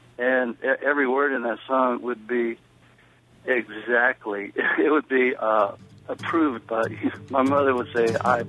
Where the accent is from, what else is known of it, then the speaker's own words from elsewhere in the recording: Houston, Texas, United States; You know, because I'm East Houston. I was raised in the Pentecostal pit in East Houston.